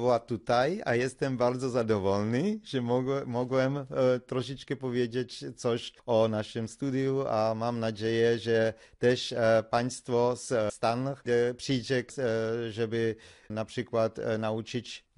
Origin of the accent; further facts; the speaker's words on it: Frankfurt, Hesse, Germany; English is a second language; I come from Frankfurt am Main, which is in fact an American town. U.S. town